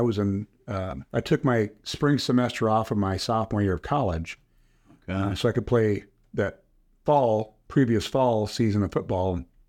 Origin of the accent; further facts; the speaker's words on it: Iowa, United States; I was born in Iowa, small rural area, and graduated from Pekin High School, sat in the middle of cornfields